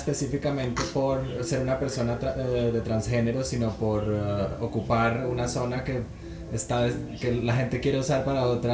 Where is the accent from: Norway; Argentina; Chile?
Norway; yo vengo de Noruega